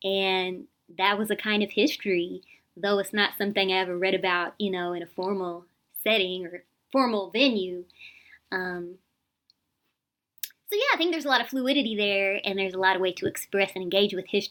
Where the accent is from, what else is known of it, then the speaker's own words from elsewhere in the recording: Tulsa, Oklahoma, United States; growing up in Tulsa with a lot of different, classmates and friends from different tribal nations